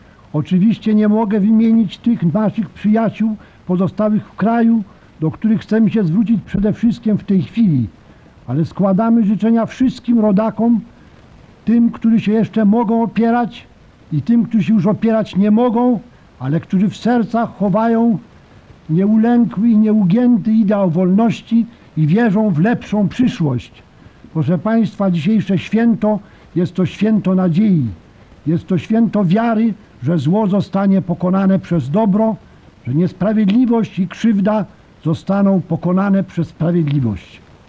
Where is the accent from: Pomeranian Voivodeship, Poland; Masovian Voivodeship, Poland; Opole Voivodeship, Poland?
Masovian Voivodeship, Poland; Warsaw; born there; Ja jestem urodzony w Warszawie i pamiętam doskonale w okresie około trzech króli